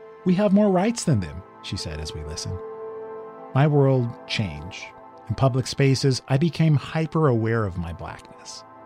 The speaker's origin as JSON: {"language": "English", "town": "Los Angeles", "region": "California", "country": "United States", "tie": "born or raised there", "said": "I was a mixed kid. I grew up in Westwood."}